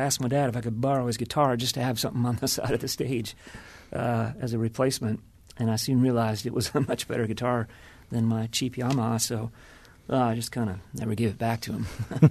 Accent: Maine, United States; So, yeah, I've always maybe growing up in Maine with rooting for the Red Sox, I've always had a thing for the underdog.

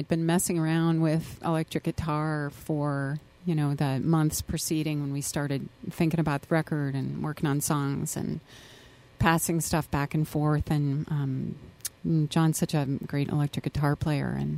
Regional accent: Midwest, United States; accent: Midwestern; Like my Midwestern slower accent.

